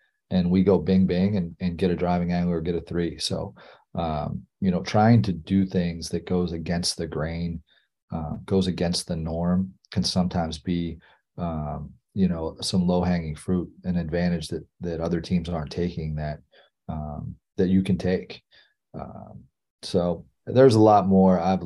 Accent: Pittsburgh, Pennsylvania, United States; also born or lived in New York; I grew up in Pittsburgh. I lived in New York. It's not like this out there.

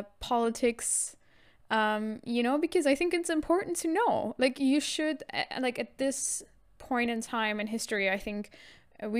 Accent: Germany; I grew up in Germany. I went my entire school life. I went to school in Germany. Never went abroad or anything

